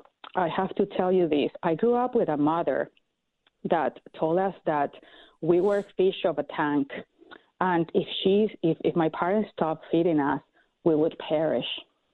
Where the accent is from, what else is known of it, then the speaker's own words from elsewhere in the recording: Venezuela; English is a second language; moved away as an adult; Yes. Well, I grew up in Venezuela, and I was there until I finished my law degree